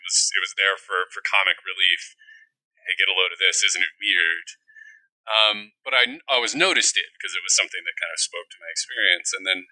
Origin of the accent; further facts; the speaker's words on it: Midwest, United States; On some basic personal level, it comes from growing up in the Midwest. I lived, quote unquote, in town, but I was, probably 300 yards from the nearest cornfield.